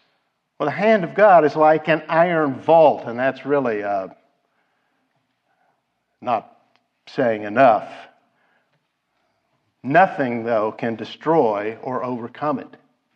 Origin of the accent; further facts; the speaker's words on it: Kansas City, Missouri, United States; I had a lot of experiences like that as a boy growing up in Kansas City. Every year it snows